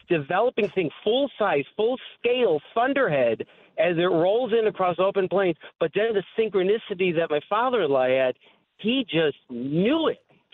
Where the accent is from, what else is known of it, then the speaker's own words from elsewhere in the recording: Chicago, Illinois, United States; I was born and raised in Chicago and had never, you know, thunderstorms come